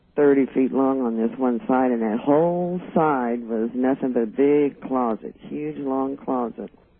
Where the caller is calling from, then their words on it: Kansas City, Missouri, United States; I'm from Kansas City.